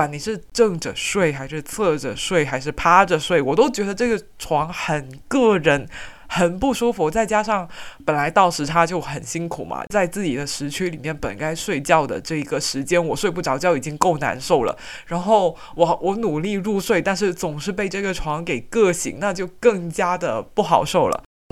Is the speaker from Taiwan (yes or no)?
no; China; 一开始呢，中国人出去睡的话都会觉得很不习惯，我也是那样